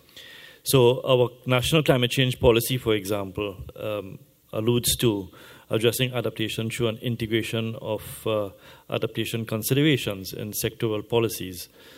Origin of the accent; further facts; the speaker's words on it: Trinidad & Tobago; I'm from Trinidad and Tobago, as you may know, which is a small island developing state in the Southern Caribbean.